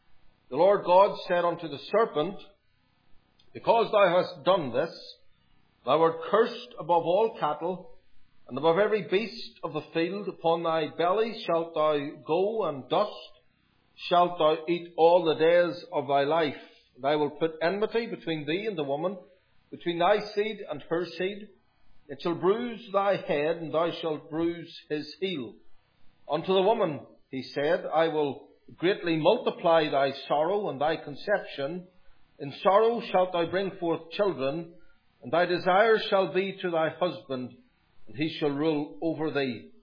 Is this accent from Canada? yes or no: yes; Toronto, Ontario, Canada; Somebody asked me yesterday in the shop, where are you from? I said, Toronto.